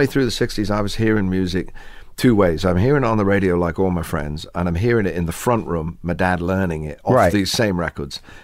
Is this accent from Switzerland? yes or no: no; England, United Kingdom; Maybe we're English, you know, we don't really do that sort of thing.